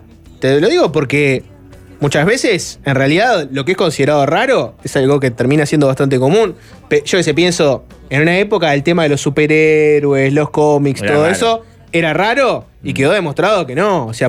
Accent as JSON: {"language": "Spanish", "country": "Uruguay", "said": "No me considero raro, me considero un uruguayo promedio."}